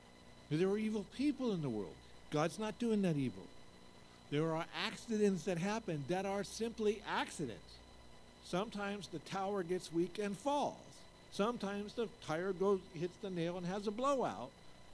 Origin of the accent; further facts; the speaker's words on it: United States; That's what happens to me if I go out into your village because I'm American.